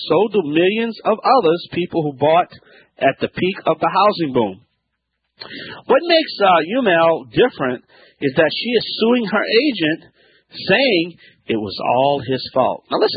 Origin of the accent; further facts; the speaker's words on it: Louisiana, United States; from the Bayou Land. … … America's self-proclaimed home expert.